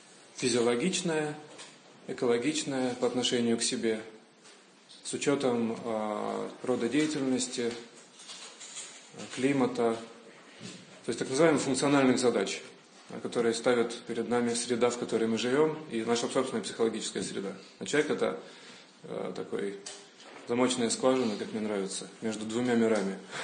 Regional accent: Riga, Latvia; я юридический терапевт из Риги.

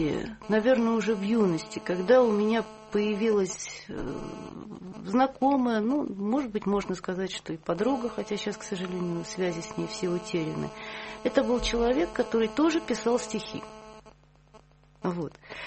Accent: Saint Petersburg, Russia; Родилась я в Ленинграде, вот, на Петроградской стороне, на набережной реки Карповки, там, где вот и сейчас живу.

